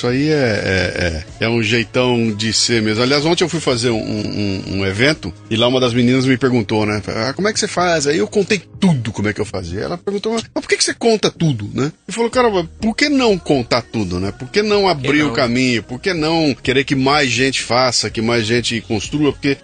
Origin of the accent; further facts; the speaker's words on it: Bauru, São Paulo, Brazil; eu sou de Bauru, interior de São Paulo, minha formação era para ser cartunista e escritor. Eu vim para São Paulo, estudei comunicação, me formei no Mackenzie